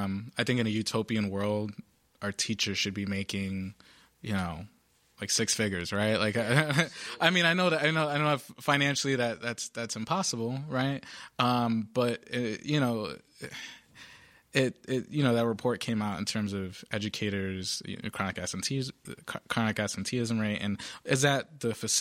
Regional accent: Providence, Rhode Island, United States; I grew up in the South Side of Providence.

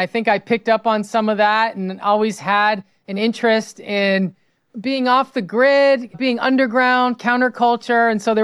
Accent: Los Angeles, California, United States; I'm from West LA and I did excel academically and I ended up doing my undergrad at USC.

